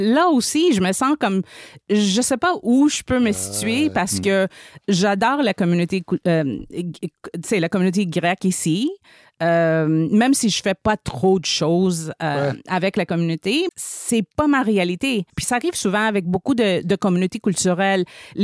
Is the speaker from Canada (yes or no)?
yes; Montreal, Quebec, Canada; Puis finalement, on a déménagé dans une petite ville. Ouais. Je viens de Montréal.